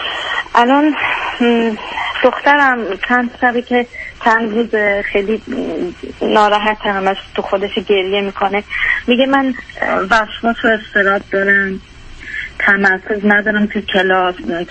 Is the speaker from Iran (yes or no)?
yes; Iran; now in Turkey; تصمیم گرفت از ایران خارج شد، اومدیم ترکیه